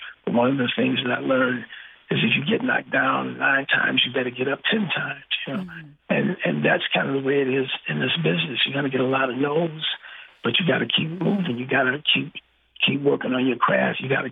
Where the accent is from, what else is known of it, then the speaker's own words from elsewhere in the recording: St. Louis, Missouri, United States; I grew up in the Ville area, and I went to Colt Brilliant. And then I transferred to Scullin School, which was in the Primrose area.